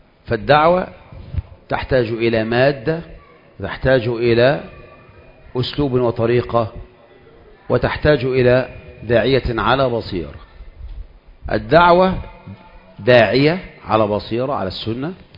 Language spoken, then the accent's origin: Arabic; Egypt; ودايما الاختراع من عندنا كمصريين